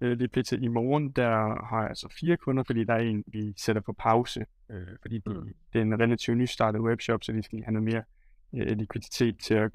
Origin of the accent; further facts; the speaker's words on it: Aabenraa, Region of Southern Denmark, Denmark; Jeg er 23 år gammel, og jeg kommer ned fra Sønderjylland, fra Aabenraa af.